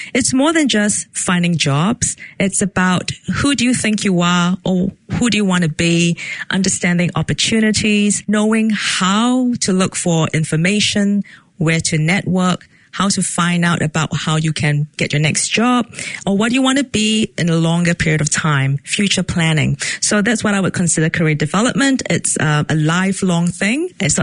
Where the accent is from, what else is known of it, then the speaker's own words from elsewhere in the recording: Singapore; moved away as an adult; now in New Zealand; Well, I'm from Singapore and I came to Aotearoa, New Zealand more than 10 years ago.